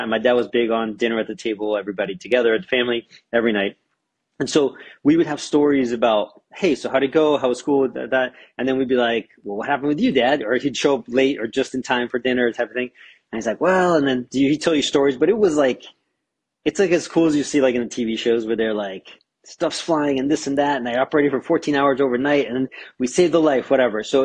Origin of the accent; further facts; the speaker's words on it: Springfield, Missouri, United States; born there; So Springfield, Missouri, which is like, I think every state in America has a Springfield, but right. I was born in Springfield, Missouri.